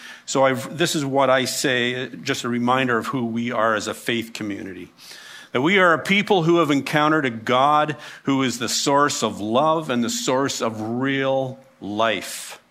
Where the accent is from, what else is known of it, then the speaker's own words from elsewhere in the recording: Canada; And while we are Canadian, our allegiance is to Jesus.